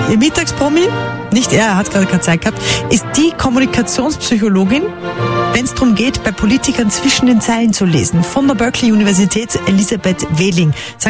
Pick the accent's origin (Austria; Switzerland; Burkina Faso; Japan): Austria; Ich komme aus Österreich, Sie aus Deutschland.